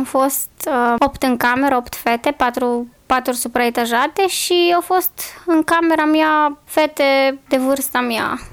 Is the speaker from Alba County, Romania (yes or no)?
no; Timișoara, Timiș County, Romania; Am crescut în Timișoara.